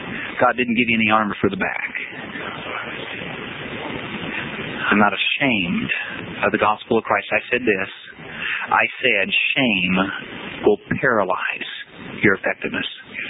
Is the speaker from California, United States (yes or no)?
no; Winchester, Indiana, United States; I grew up in Winchester, Indiana.